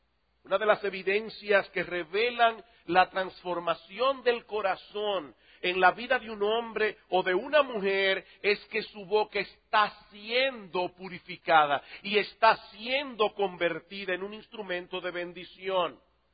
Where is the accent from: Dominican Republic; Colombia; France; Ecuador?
Dominican Republic; Yo le dije, sí, yo soy dominicano, ¿y cómo tú lo sabes?